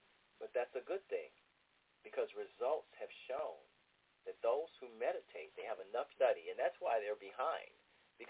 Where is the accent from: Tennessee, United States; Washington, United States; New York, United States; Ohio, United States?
Ohio, United States; born or raised there